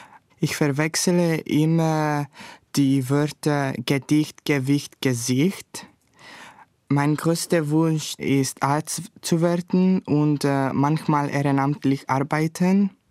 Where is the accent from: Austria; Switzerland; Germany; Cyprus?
Cyprus; German is a second language; ich komme aus Zypern und ich bin im Jahr 2001 geboren.